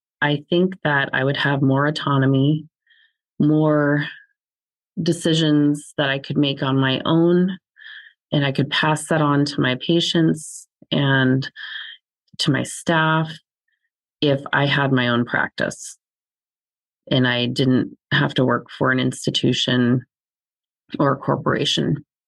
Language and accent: English; Alaska, United States; moved back to my home state, born and raised here in Alaska